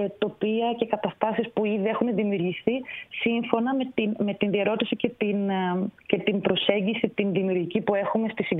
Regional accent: Thessaly, Greece; με τις πλημμύρες στο χωριό μου στη Θεσσαλία

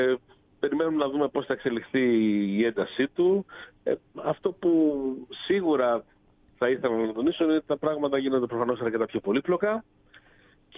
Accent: Thessaloniki, Central Macedonia, Greece; Αν και κατάγομαι από τη Θεσσαλονίκη

